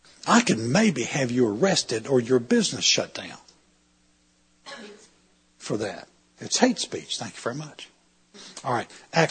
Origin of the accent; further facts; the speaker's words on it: the South, United States; I'm from the South, and this is the first cold weather I've experienced all year.